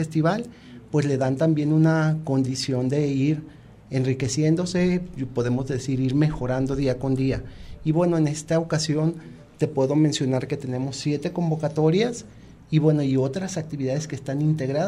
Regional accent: Mexico; para poder nombrarnos como mexicanos

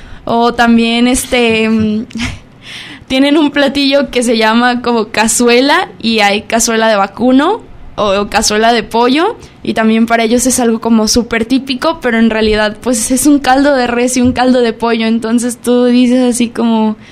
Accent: Guadalajara, Jalisco, Mexico; now in Mexico City, Mexico; a pesar de que vengo de una ciudad, soy de Guadalajara, fue todo un reto vivir en una ciudad tan grande.

